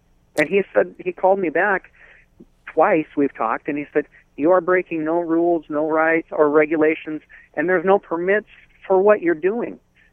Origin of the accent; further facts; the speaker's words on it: Port Angeles, Washington, United States; I'm from the Lower Elwha Clallam Tribe in Port Angeles, and we travel to all the different reservations doing numerous things.